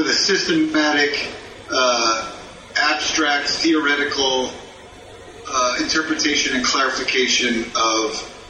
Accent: Pennsylvania, United States; I grew up near Philadelphia in a steel town.

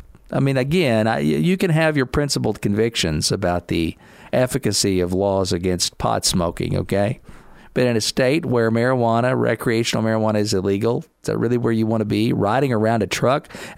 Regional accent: Kentucky, United States; So I've still got to find out who's going to be on the ballot here in my home state of Kentucky and make my decisions.

